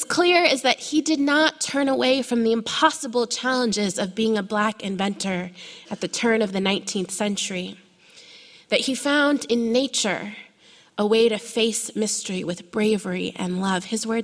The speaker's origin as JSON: {"language": "English", "town": "Miamisburg", "region": "Ohio", "country": "United States", "tie": "born or raised there", "said": "all on one street near where I grew up in Miamisburg, Ohio."}